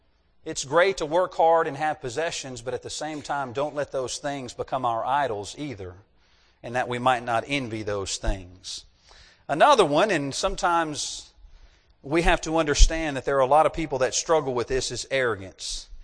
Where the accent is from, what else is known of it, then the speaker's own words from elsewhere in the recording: the South, United States; I'm from the South. Fried okra is like vitamins in the South.